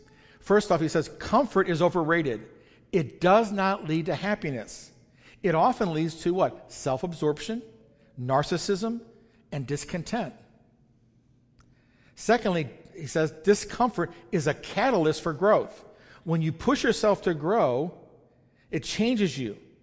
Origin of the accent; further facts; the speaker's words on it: United States; we have a problem with, especially as American, if you've never been to a third world country, you know nothing about this, but if you've never been, if you're in America, it's hard to embrace discomfort.